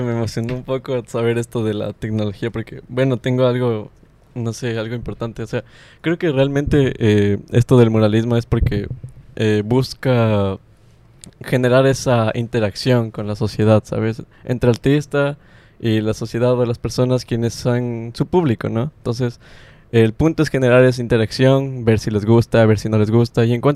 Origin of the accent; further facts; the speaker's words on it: Quito, Pichincha, Ecuador; yo soy de Quito y bueno, conozco a personas de Quito